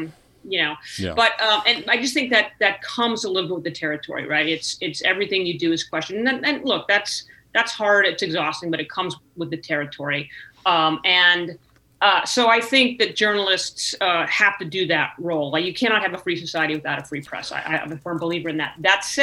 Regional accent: California, United States; I think I was young and I was female and I was from California

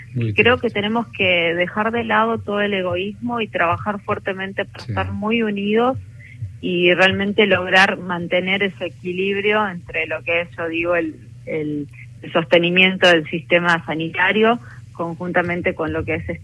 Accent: Argentina; la admiración del mundo por lo que somos nosotros los argentinos

